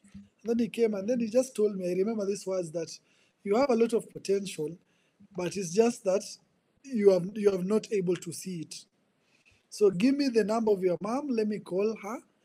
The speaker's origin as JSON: {"language": "English", "region": "Nairobi", "country": "Kenya", "tie": "born there", "said": "I was born here in Nairobi, Kenya. Kenya is in the east side of Africa. Yeah, so I was born here in 1995."}